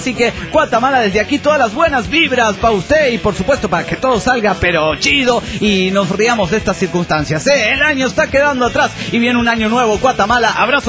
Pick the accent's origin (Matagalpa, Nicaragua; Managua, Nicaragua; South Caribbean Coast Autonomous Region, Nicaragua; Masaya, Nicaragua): Managua, Nicaragua; de Managua, Nicaragua.